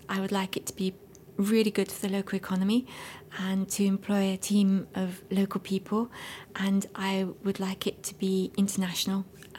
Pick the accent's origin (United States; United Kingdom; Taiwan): United Kingdom; London; now in Wales; I was actually born and brought up in London, and when my husband brought me here, I just fell in love with it.